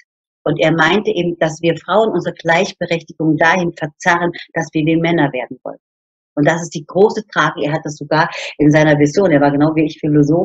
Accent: East Germany, Germany; ich musste nicht darum kämpfen, ich bin aus der DDR.

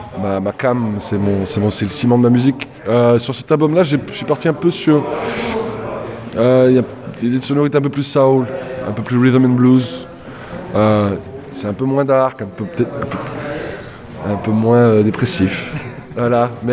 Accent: Toulouse, Occitanie, France; Moi, j'ai quand même je suis toulousain, mais j'ai quand même une bonne relation avec les Tarnais.

